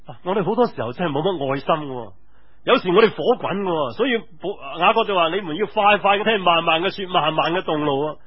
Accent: Guangdong, China; 佢对我哋广东人都唔系几客气

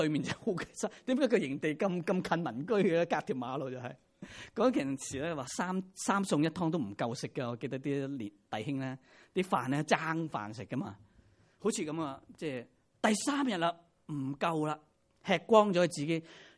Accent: Hong Kong; 只不过咧过咗100年之后，我哋香港人唔知道20两究竟乜嘢啫

